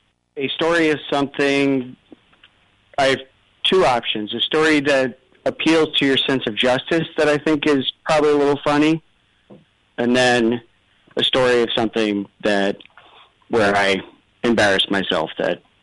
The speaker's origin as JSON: {"language": "English", "country": "United States", "said": "And I said, listen, I'm American."}